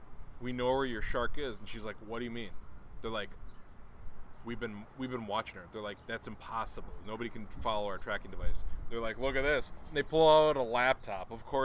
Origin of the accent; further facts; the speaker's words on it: United States; I'm going to say it fucking wrong because I'm American.